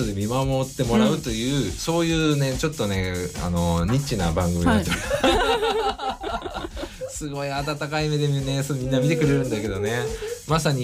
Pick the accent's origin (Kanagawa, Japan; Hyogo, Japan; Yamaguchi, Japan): Kanagawa, Japan; Kawasaki; 地元川崎を、ね、盛り上げようというところで